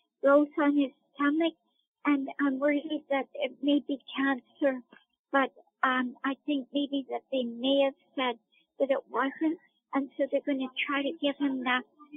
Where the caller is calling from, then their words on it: Campbell River, British Columbia, Canada; I'm calling from Campbell River, but I live in Port Hardy, British Columbia, Canada.